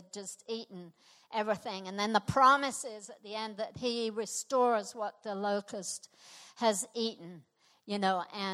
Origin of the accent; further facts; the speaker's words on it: United Kingdom; I was born British, right? And so I'm a Brit, yeah.